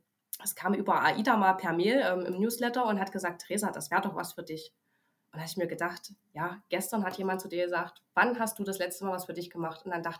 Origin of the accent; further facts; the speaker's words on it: eastern Germany, Germany; Man muss ja auch sagen, ich komme ja aus dem Osten, ich habe ja auch Dialekt.